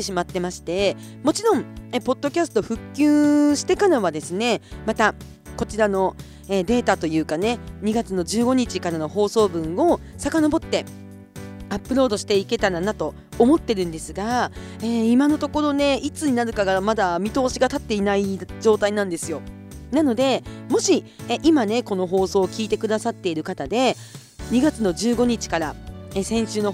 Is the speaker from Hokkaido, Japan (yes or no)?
yes; Kushiro, Hokkaido, Japan; 私の生まれ育った北海道の釧路